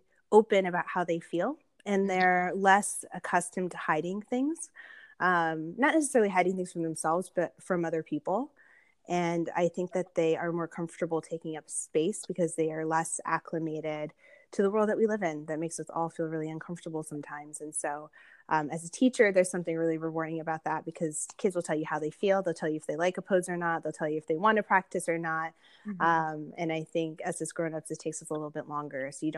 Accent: Connecticut, United States; So I grew up in southeastern Connecticut, almost on the border of Rhode Island, actually.

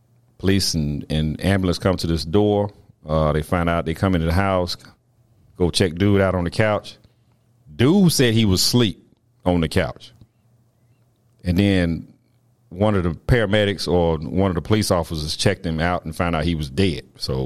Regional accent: the South, United States; Her name, for me, is Bonet because I'm from the South.

